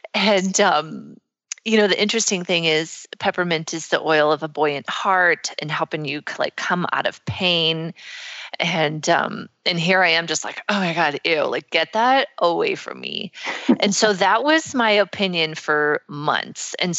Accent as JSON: {"language": "English", "region": "Nebraska", "country": "United States", "said": "Like I'm from Nebraska, right?"}